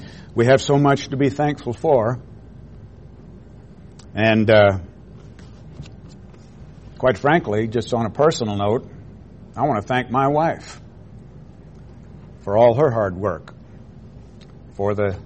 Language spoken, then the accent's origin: English; United States; Aren't you glad you're an American? Thank God I'm an American.